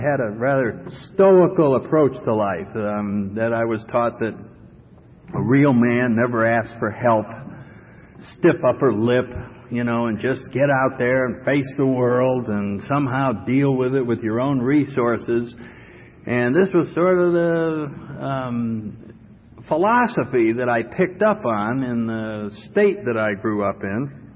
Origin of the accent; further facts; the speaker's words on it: Connecticut, United States; I come from New England, up in the Connecticut area.